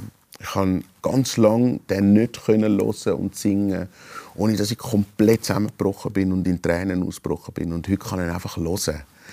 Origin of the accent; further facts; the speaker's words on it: Switzerland; ich bin ein Seebub, ich bin am See aufgewachsen.